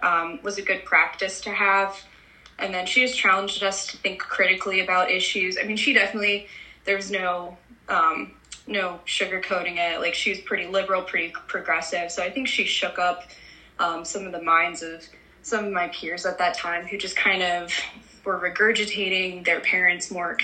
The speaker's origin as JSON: {"language": "English", "town": "Wooster", "region": "Ohio", "country": "United States", "tie": "born or raised there", "said": "I grew up in Worcester, Ohio, sort of like a semi-rural small town in Ohio."}